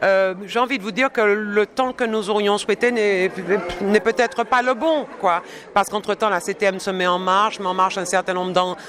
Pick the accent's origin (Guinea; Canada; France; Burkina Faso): France; Martinique; Et je m'interroge profondément en tant que Martiniquaise